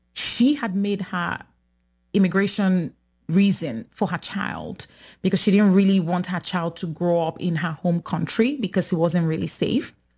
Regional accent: Nigeria; first language English

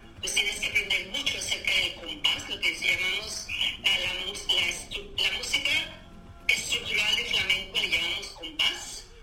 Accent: General Terán, Nuevo León, Mexico; born there; nací en México, en un pueblo pequeño, muy cerca de la ciudad de Monterrey, en el noreste de México, el pueblo se llama General Terán.

